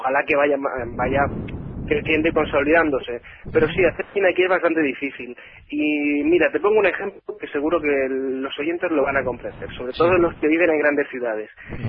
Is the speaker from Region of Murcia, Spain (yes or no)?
yes; Region of Murcia, Spain; y yo soy murciano, de una mentalidad un poco provinciana